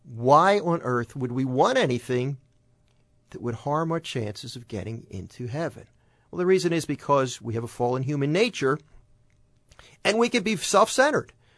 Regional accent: Philadelphia, Pennsylvania, United States; I remember, you know, I grew up in Northeast Philly, and I grew up in the 70s, late 60s, early 70s.

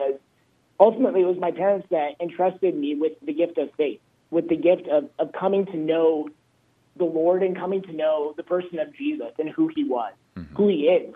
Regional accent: Lincoln, Nebraska, United States; I'm originally from Lincoln, Nebraska. It's the diocese that I study for.

